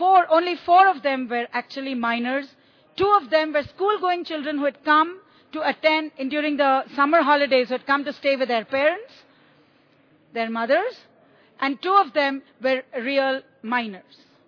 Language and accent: English; Sangli, Maharashtra, India; I come from Sangli, which is in the western part of India.